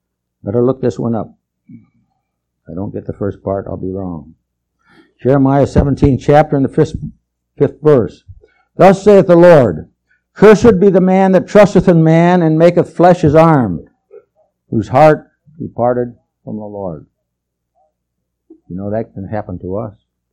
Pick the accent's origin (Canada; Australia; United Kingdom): Canada; Western Canada; of course I was raised in Western Canada